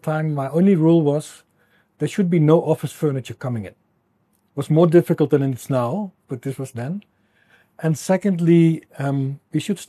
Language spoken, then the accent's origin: English; Netherlands; English is a second language; moved away as an adult; now in South Africa; My accent gives me away. I'm Dutch. So that will be forever clear that there's an accent. So let me get it out of the way. I'm Dutch. Came to South Africa in about 2010.